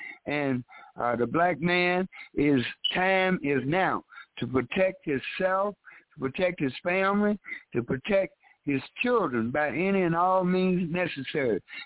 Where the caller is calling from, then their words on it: Chicago, Illinois, United States; My comment … Chicago, Illinois.